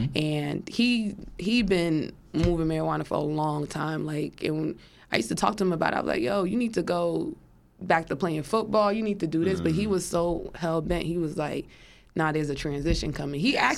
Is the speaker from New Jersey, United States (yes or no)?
yes; East Orange, New Jersey, United States; went to work back in my hometown city of East Orange with Mayor Green